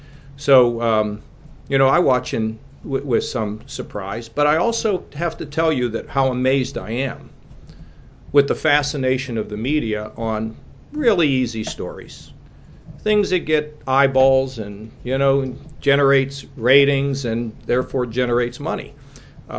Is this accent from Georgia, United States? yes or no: no; McKees Rocks, Pennsylvania, United States; Because I grew up in it. Where I grew up in McKees Rocks was a town, if the wind blew the wrong way, people found themselves out of work.